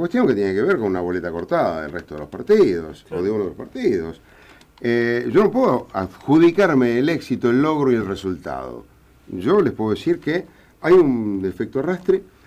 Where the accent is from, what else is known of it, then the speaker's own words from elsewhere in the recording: Justiniano Posse, Córdoba, Argentina; Provengo de Justiniano Pozo, un pueblo de la provincia de Córdoba, no nací en Nueva York.